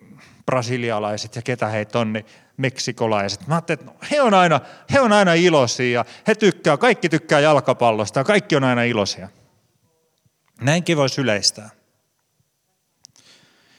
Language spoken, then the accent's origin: Finnish; Karelia, Finland; me todettiin, että me ollaan karjalaisia ja me karjalaiset ehkä tehdään pieni poikkeus